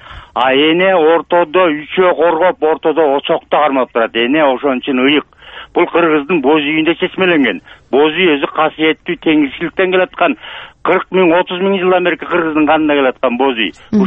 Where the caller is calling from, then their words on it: Issyk-Kul Region, Kyrgyzstan; Мен Көлдөн